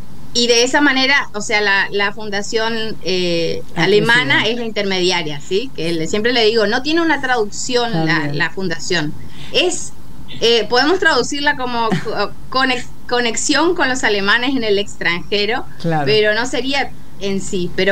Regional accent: Misiones, Argentina; los misioneros también estamos por todos lados. Sí. Yo vengo, soy muy, muy, muy defensora de mi provincia, de mi tierra colorada

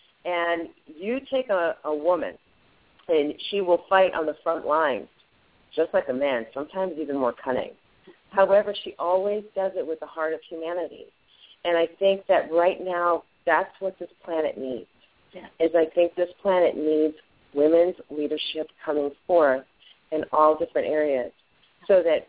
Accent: Boston, Massachusetts, United States; You know, I grew up in Boston under a house in Boston, Massachusetts, and somebody reached out their hand to me

